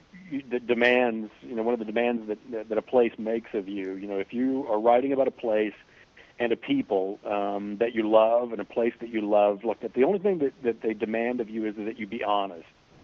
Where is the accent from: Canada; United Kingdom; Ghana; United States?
United States; West Virginia; born there; also born or lived in Montana / New Mexico; I was born in West Virginia, like that. But my father worked for AT&T, and so we moved around an awful lot of the country.